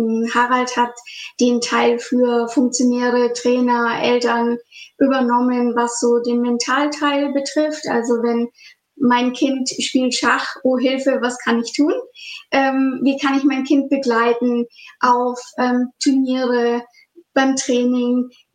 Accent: Schweinfurt, Bavaria, Germany; ich komme aus Schweinfurt in Nordbayern.

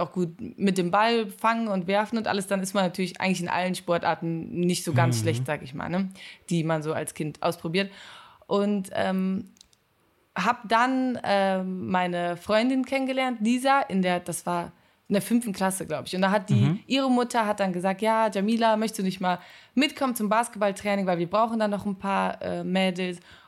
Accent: Cologne, North Rhine-Westphalia, Germany; ich komme aus Köln und da gibt es ja den Köln-Marathon

